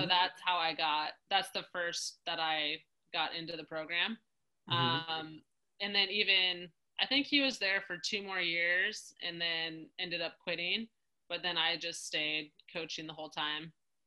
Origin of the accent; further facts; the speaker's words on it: Colorado, United States; So I grew up in Colorado, definitely a mountain girl.